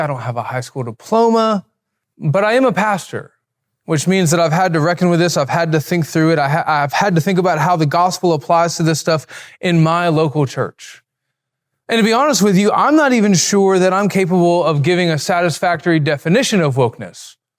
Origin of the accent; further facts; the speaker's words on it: Alabama, United States; I'm from Alabama. We talk like that.